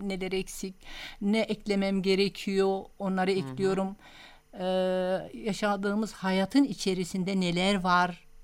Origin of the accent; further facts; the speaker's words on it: Erzincan, Turkey; Erzincanlıyım.